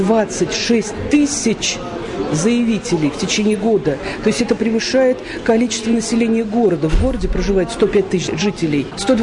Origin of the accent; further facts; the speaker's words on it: Ramenskoye, Moscow Oblast, Russia; так вот мы коренные раменцы называем.